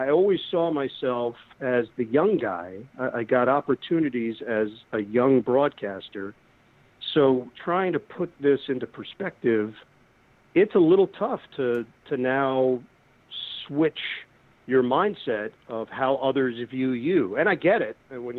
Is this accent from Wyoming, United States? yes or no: no; New York City, New York, United States; Yeah, I grew up in New York in Queens, Forest Hills